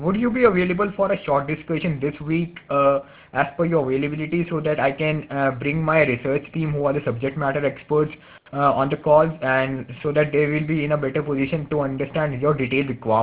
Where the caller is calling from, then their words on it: India; Actually, I'm calling from India right now.